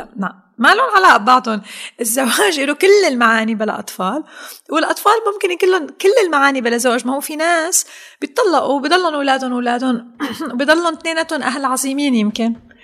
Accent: Syria; لأنه نحن كسوريين وكأي حدا بيتابع الأخبار تعرضتي لكم من القصص والفيديوهات والأخبار

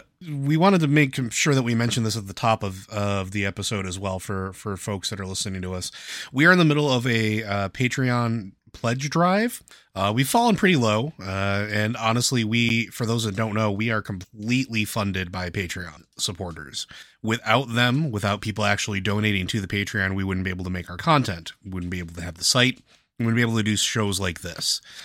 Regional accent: United Kingdom; as I'm British and have no concept of such

